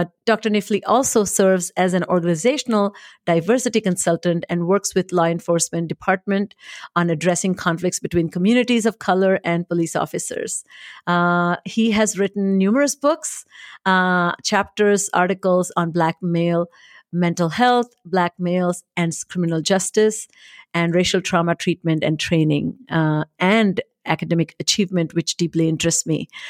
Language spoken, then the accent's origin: English; India; now in United States; while I was growing up in India.